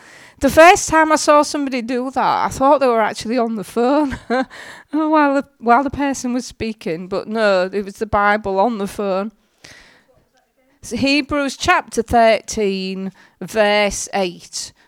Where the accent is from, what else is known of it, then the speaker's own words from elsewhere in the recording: Hull, Yorkshire and the Humber, United Kingdom; I'm from Hull. I was brought up in Hull. Well, you probably can tell by the accent. I've lived in Hull all my life, and I'm the pastor of the Elim Church in Hull.